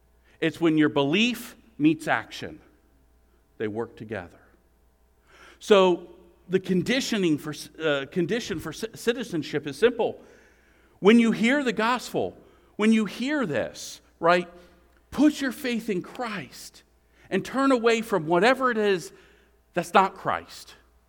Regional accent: Maryland, United States; I'm from Maryland. I'm from the D.C. area. Please don't judge me. It's just where I was born.

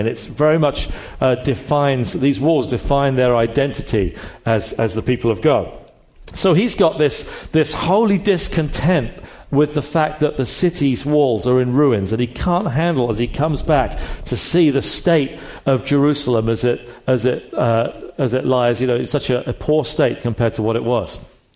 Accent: England, United Kingdom; now in Detroit, United States; We're from the Detroit area. Obviously, originally I'm from England, but we've been in the Detroit area for 18 years.

